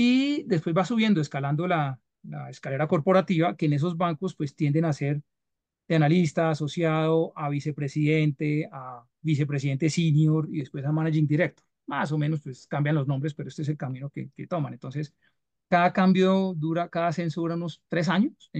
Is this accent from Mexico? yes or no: no; Colombia; also born or lived in New York, United States; Al quinto año nos devolvemos a Colombia.